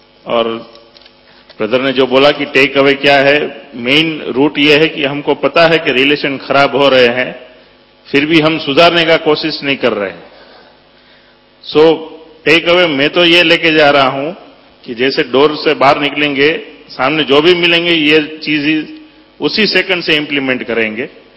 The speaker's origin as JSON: {"language": "Hindi", "town": "Rajkot", "region": "Gujarat", "country": "India", "said": "मैं राजकोट गुजरात से आया हूं"}